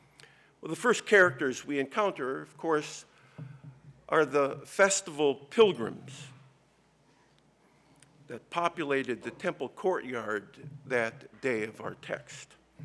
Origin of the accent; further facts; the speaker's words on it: Minnesota, United States; I'm from Minnesota. If you've been to a farm, let me just say, cattle and sheep on the move, it's not a pleasant sight.